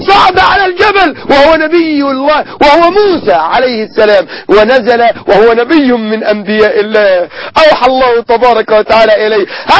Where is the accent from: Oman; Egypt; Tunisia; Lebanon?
Egypt; لا شك أننا كمصريين نحب مصر ونعتز بمصر